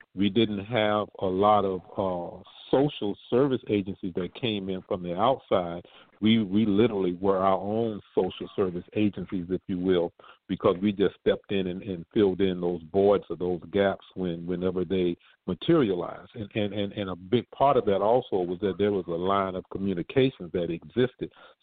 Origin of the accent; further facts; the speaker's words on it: Riviera Beach, Florida, United States; when we talk about the way we used to do things when we were growing up in Riviera Beach